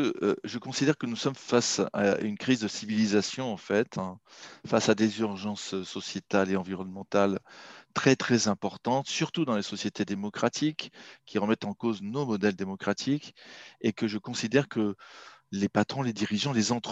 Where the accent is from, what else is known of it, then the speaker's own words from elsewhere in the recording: Marseille, Provence-Alpes-Côte d'Azur, France; also born or lived in Paris / Shanghai, China / London, United Kingdom; moi je suis marseillais d'origine, j'ai commencé à travailler à Paris après avoir fait des études à Aix-en-Provence, j'ai travaillé donc à Paris, puis à Marseille, puis à Shanghai en Chine en 1997, puis dans la Silicon Valley, je suis revenu en Europe